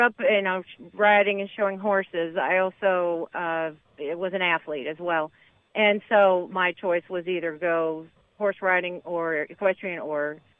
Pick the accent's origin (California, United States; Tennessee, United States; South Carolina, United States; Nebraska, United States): Nebraska, United States; now in Wellington, United States; I'm originally from Nebraska. Living in Wellington.